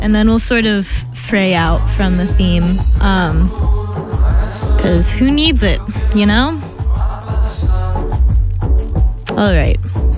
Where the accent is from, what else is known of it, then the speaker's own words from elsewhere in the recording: Ohio, United States; I grew up in Ohio, that's the name of my show